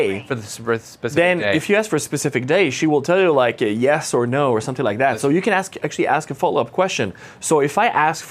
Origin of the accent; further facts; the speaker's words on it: Canada; I'm Canadian, so this is actually mild weather.